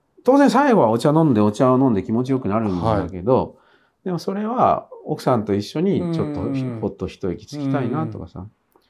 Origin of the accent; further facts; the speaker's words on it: Tokyo, Japan; 私の地元の千駄木にある